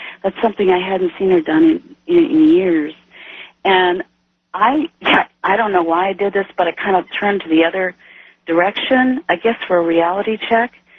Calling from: Jonesboro, Arkansas, United States; I'm calling from Jonesboro, Arkansas.

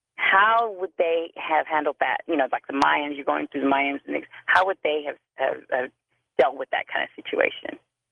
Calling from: San Marcos, Texas, United States; Good morning, and I'm from San Marcos, Texas.

